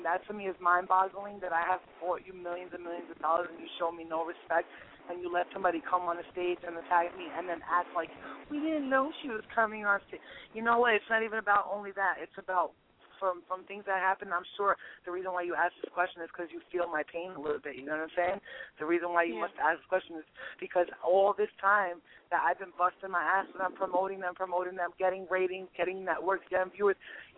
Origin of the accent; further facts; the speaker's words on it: New York, United States; New York. I'm from New York.